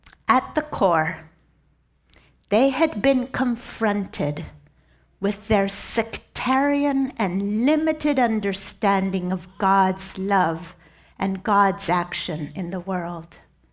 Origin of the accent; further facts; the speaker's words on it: Argentina; Now, in my youth, growing up in Argentina under a military dictatorship